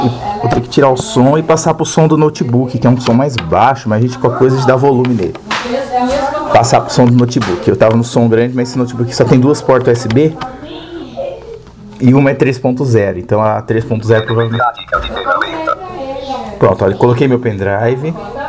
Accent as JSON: {"language": "Portuguese", "town": "Divinópolis", "region": "Minas Gerais", "country": "Brazil", "said": "sou de Divinópolis, Minas Gerais, Brasil."}